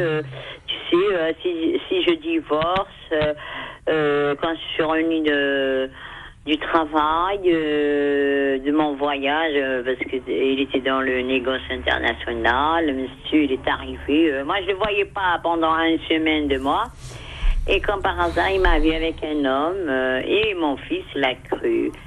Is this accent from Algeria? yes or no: yes; Algeria; je lui dis je suis algérienne